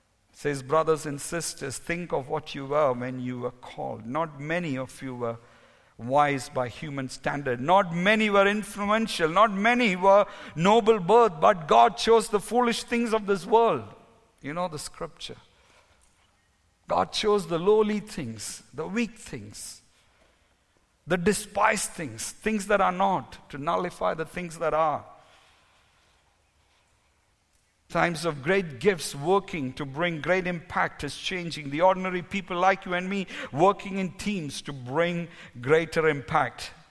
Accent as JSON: {"language": "English", "country": "India", "said": "I'm speaking because I'm an Indian."}